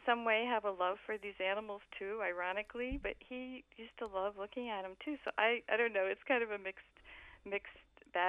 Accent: New Jersey, United States; Yeah, I grew up in New Jersey. And actually, what you're talking about is I became a nurse while I was in New Jersey.

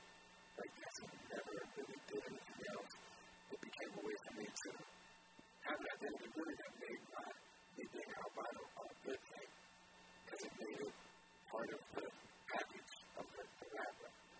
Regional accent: Madison, Wisconsin, United States; born there; also born or lived in Michigan; I was born in Madison, Wisconsin, and I never moved around a lot

